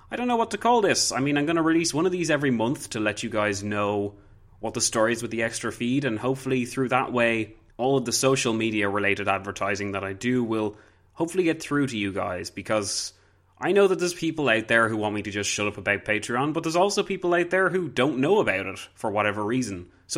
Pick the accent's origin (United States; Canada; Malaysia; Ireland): Ireland